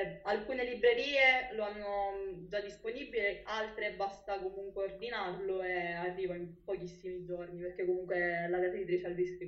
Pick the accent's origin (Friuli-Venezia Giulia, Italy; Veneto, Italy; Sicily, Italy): Sicily, Italy; perché io da siciliano non l'avevo fatto.